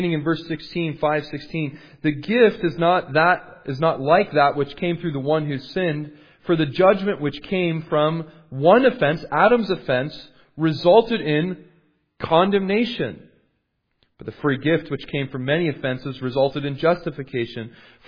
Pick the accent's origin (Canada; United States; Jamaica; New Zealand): Canada; I'm from Canada